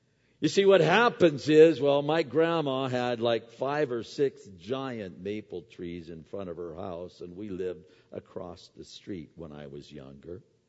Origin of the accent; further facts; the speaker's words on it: Pennsylvania, United States; We don't see it as much here as you do where I grew up in Pennsylvania